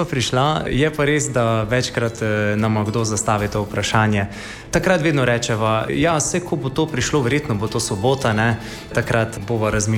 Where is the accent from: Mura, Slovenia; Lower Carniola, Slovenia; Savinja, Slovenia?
Mura, Slovenia; Martjanci; Jaz pa iz Martjanca.